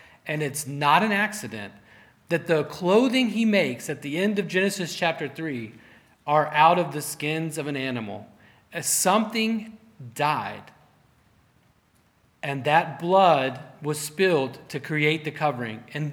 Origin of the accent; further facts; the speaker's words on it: Texas, United States; But when I was growing up in South Texas, we had fig trees.